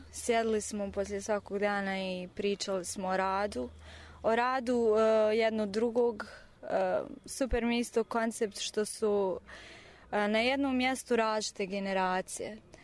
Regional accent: Sarajevo, Federation of Bosnia and Herzegovina, Bosnia & Herzegovina; dolazim iz Sarajeva.

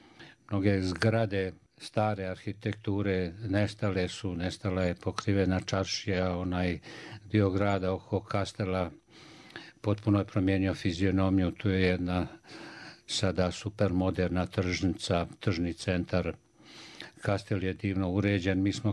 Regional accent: Banja Luka, Republika Srpska, Bosnia & Herzegovina; Ja sam u Banja Luci proveo cijelo djetinjstvo, proveo sam cijelu mladost.

